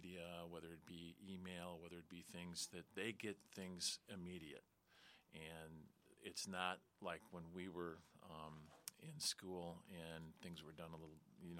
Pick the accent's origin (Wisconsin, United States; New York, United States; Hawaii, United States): Wisconsin, United States; Racine; I was born and raised in Racine, and I am also a graduate of Racine Unified School District.